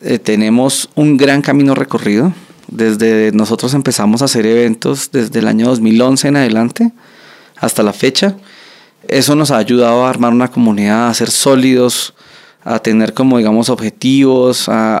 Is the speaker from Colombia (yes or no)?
yes; Colombia; usamos el dominio.co porque somos orgullosamente colombianos.